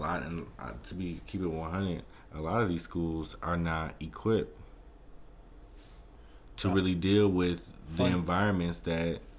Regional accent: Chicago, Illinois, United States; born there; so I was born in the Chicago area, moved around quite a bit as a kid, too.

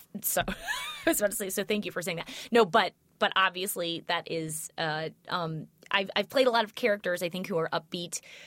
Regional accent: St. Louis, Missouri, United States; now in New York, United States; So when I came to New York, you know, I grew up in St. Louis.

